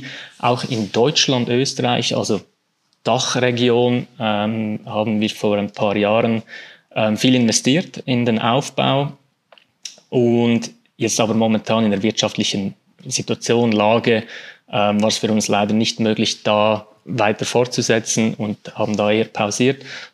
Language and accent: German; Aargau, Switzerland; Ich bin aufgewachsen in der Schweiz, geboren in der Schweiz, im Kanton Aargau. Eher ein unauffälliger Kanton in der Schweiz.